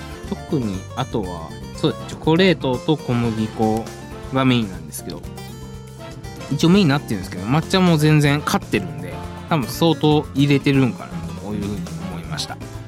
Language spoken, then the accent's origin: Japanese; Kyoto, Japan; 自分は京都出身なんですけど本当に存じ上げなくて